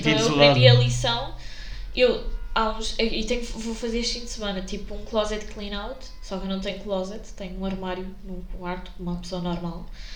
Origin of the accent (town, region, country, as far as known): Amadora, Lisbon, Portugal; born or raised there; also born or lived in Cascais